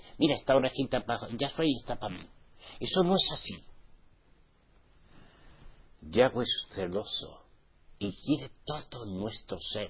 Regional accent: Spain; Claro, será porque somos españoles, será por eso.

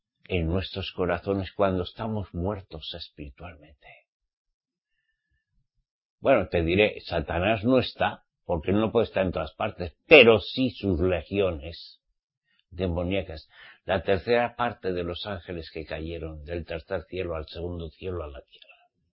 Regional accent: Navarre, Spain; Y mi Egipto es Navarra. Para que os entendáis, en el norte de España.

